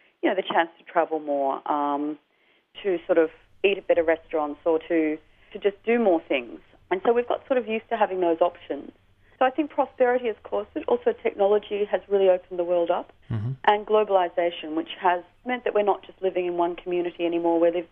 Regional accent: Melbourne, Victoria, Australia; Melbourne's my hometown, but Sydney's another favourite city as well.

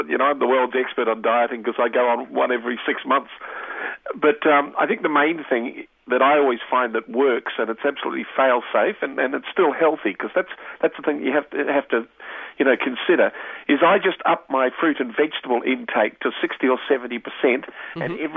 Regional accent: New Zealand; Just because I'm a New Zealander.

